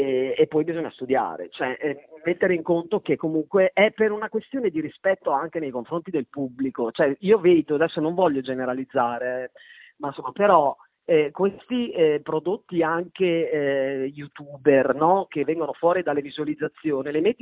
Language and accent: Italian; Cento, Emilia-Romagna, Italy; io sono centese, io sono emiliana, però siamo la stessa regione.